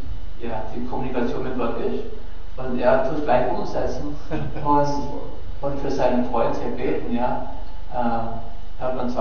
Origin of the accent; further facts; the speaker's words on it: Germany; was wir übernommen haben, war also von meinem gewissermaßen Hintergrund, wo ich herkomme, also ja, Deutschland